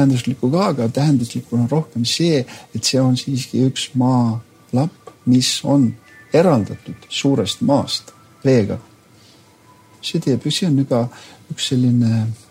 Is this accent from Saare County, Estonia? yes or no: yes; Saare County, Estonia; ma olen saarlane. Nüüd kõik tunnevad ise ära. Aga ma olen uhke küll sellele. Sisemuses ma olen uhke ja ma ei käige sellega kelkimas, aga ma tean, et ma olen sealt siiski tulnud